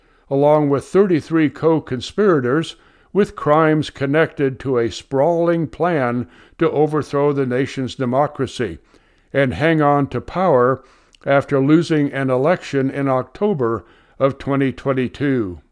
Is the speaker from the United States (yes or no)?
no; Venezuela; My home country, Venezuela